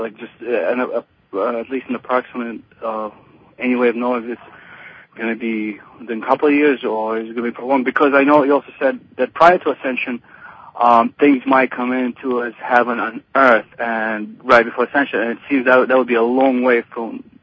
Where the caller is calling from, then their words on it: New York, United States; I'm calling from New York.